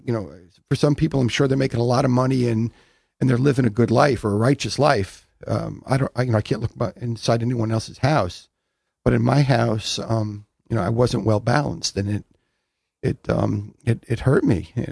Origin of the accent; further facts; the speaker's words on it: New York, United States; I grew up on Long Island as a Jewish kid on Long Island and did everything that kids on Long Island